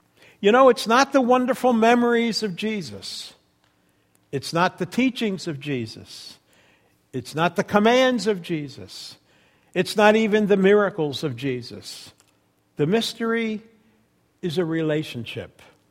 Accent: New York, United States; accent: New York; also born or lived in Florida; In 1962, my family moved from New York, you can hear my accent, to Florida.

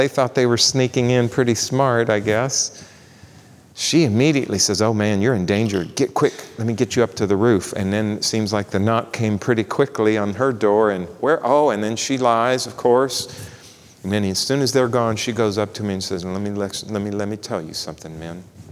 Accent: Papua New Guinea; So this happened while I was too young to remember it, but in the tribe where I grew up in Papua New Guinea

